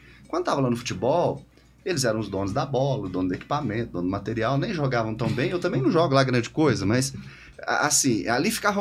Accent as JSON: {"language": "Portuguese", "town": "Patrocínio Paulista", "region": "São Paulo", "country": "Brazil", "tie": "born or raised there", "said": "eu e a minha mãe nascemos na Santa Casa Municipal, na Santa Casa de Patrocínio Paulista."}